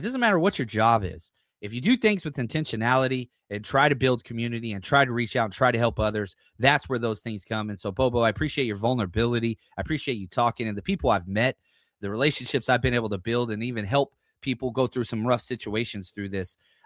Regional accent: Texas, United States; now in East Bay, United States; It's funny because I was raised in Texas, right? So my Cowboys hate's rooted in that.

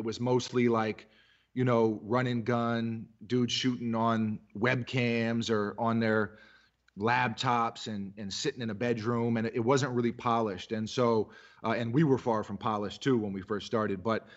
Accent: New York City, New York, United States; I'm from New York City and sneakers are a part of the culture.

